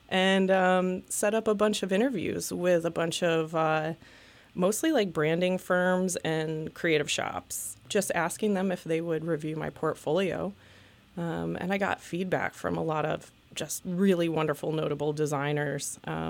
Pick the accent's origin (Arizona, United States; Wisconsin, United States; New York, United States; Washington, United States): New York, United States; Elmira; No, I'm from Elmira, New York, okay. Upstate New York.